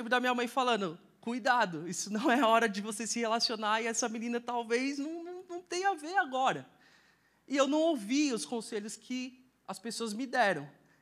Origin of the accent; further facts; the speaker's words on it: São Paulo, Brazil; eu cresci na Quebrada, lá no fundão de São Paulo, num lugar chamado Cidade Tiradentes, nos anos 90